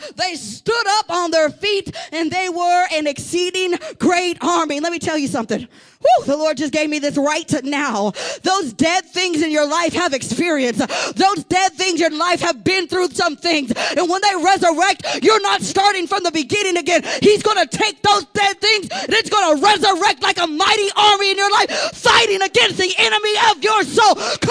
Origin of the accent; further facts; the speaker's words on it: San Diego, California, United States; And I'm from San Diego, so we got some big mountains out there.